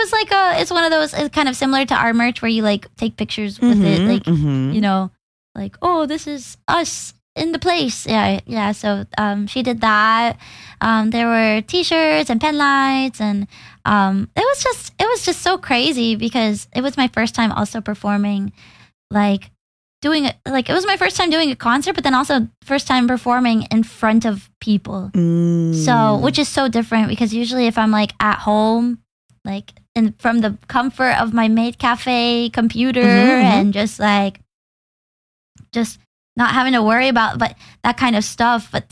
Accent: United Kingdom; accent: British; It felt like very old school, you know, like, oh, I'm going to the theater in LA with my British accent.

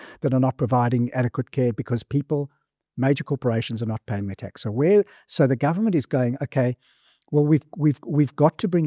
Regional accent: South Africa; When I grew up in South Africa

